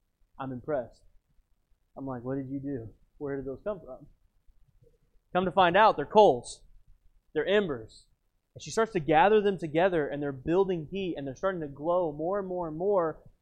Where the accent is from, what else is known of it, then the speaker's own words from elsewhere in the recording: Texas, United States; I grew up in Texas and it really doesn't get that cold. Even in Lubbock, it doesn't get that cold